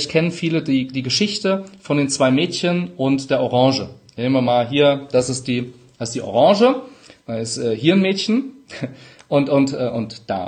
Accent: Rhineland-Palatinate, Germany; ich bin Pfälzer, manchmal SCH statt CH.

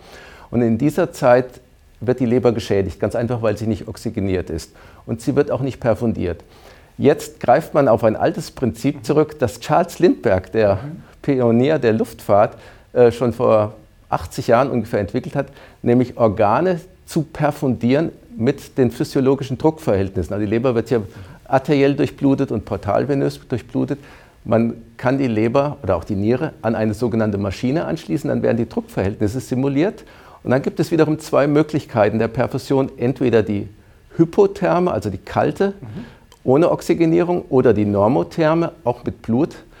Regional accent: Hesse, Germany; also born or lived in Hanover, Germany / Ruhr, Germany; Also ich komme aus Oberhessen

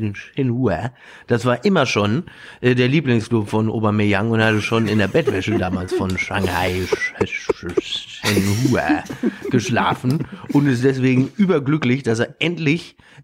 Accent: Germany; Und nicht mich als Deutscher.

